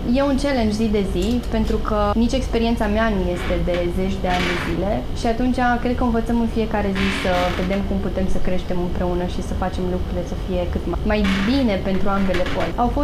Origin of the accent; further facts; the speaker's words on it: Alba Iulia, Alba County, Romania; Eu sunt din Alba Iulia, am terminat liceul de filologie, engleză și franceză. Bineînțeles că am venit la Cluj.